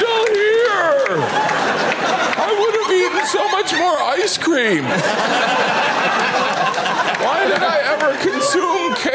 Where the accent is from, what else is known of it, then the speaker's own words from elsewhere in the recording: United States; I finished it because I'm American, you know.